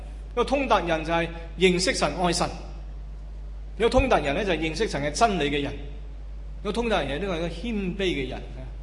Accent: Hong Kong; 我们香港人说，这人这么傻的

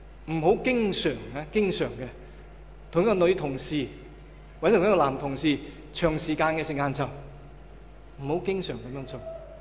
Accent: China; 学习我们中国人所谓的相敬如宾

